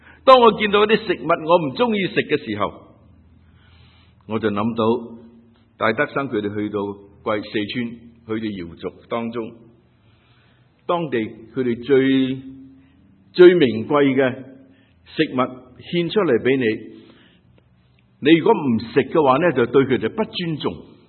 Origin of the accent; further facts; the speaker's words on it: Hong Kong; 我们香港人口的 GDP 即是平均收入是23,000元美金。